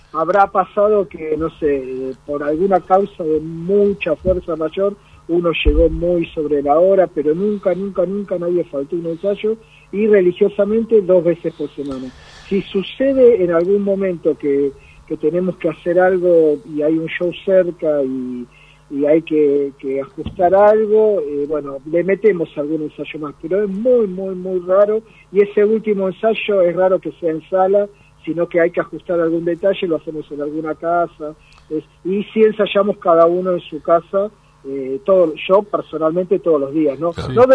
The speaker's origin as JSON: {"language": "Spanish", "region": "Buenos Aires", "country": "Argentina", "said": "que somos de Congreso y Constitución, nos quedaba muy lejos"}